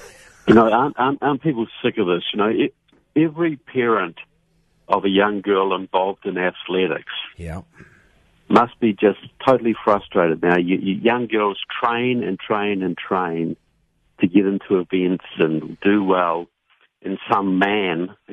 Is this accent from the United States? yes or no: no; New Zealand; I'm originally from New Zealand. I've been living here for a while.